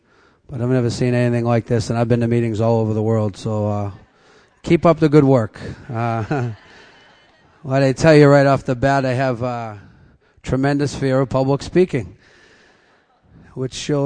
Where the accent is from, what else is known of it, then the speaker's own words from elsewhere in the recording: Boston, Massachusetts, United States; I'm an alcoholic. I'm down from Boston.